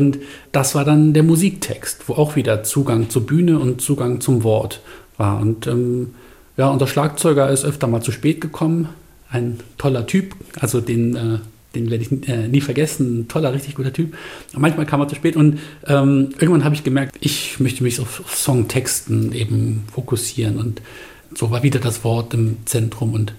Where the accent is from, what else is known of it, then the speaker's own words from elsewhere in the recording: Bremen, Germany; Ich hatte ja einen älteren Bruder in meiner Kindheit in Bremen